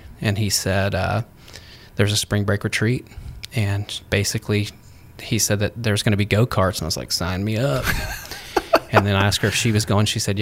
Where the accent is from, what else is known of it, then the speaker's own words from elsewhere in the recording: Oklahoma, United States; So originally from Oklahoma. Okay. So grew up in the panhandle of Oklahoma, Tornado Alley, lived in a trailer park till I was 10